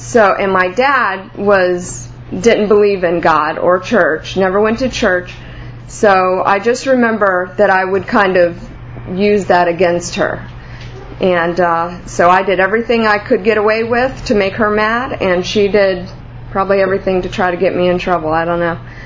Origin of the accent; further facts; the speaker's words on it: Gainesville, United States; also born or lived in Kentucky; Growing up, I was born in Kentucky, but my family moved to Gainesville when I was about 5 years old.